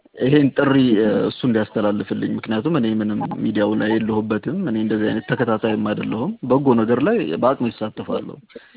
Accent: Asmara, Maekel, Eritrea; now in Addis Ababa, Ethiopia; እኔ እዚህ ነው የኖርኩት፣ 12 ዓመት እዚህ ነው የኖርኩት ከኤርትራ ከአስመራ መጥቼ

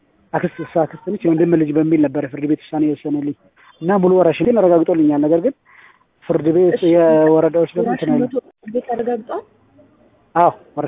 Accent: Addis Ababa, Ethiopia; እዚህ አዲስ አበባ ውስጥ የካ ክፍለ ከተማ እየኖርኩበት ነው ያለሁት። እኔ በልጅ ጀምሮ በዛ ነው ያደግኩት።

